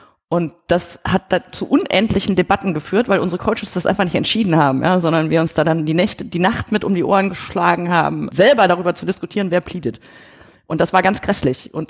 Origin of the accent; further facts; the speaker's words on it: Germany; weil ich bin ja in Deutschland irgendwie groß geworden